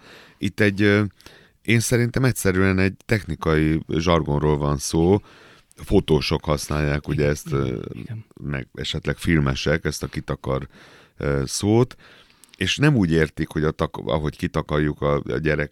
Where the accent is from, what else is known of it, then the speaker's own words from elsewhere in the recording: Satu Mare County, Romania; now in Hungary; Szatmár megye határon túli oldaláról származom, körülbelül 28 éve élek Magyarországon